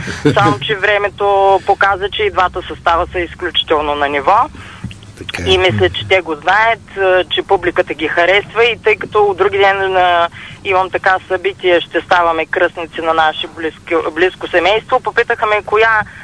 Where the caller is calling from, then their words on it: Varna, Varna Province, Bulgaria; и съм от Варна.